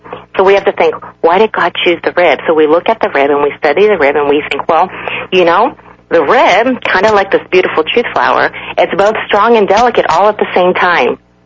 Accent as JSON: {"language": "English", "country": "South Korea", "said": "I'm from South Korea, and this flower was actually made in South Korea"}